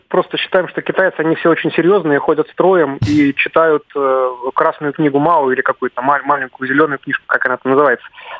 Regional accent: Moscow, Russia; я как москвич возмущен тем, что туда включен мэр Москвы

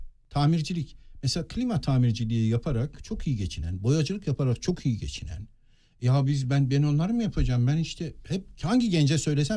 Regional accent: Şanlıurfa, Turkey; Ben Urfalıyım.

